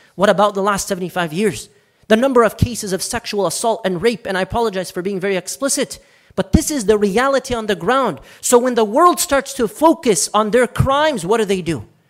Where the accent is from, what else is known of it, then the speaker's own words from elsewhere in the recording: United States; And as American Muslims, we have to be very conscious of that.